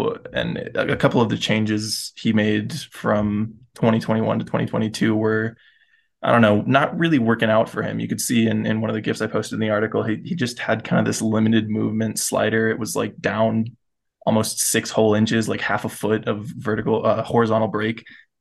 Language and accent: English; Florida, United States; I grew up in Florida, so closest team was the Rays. I'm a Rays fan.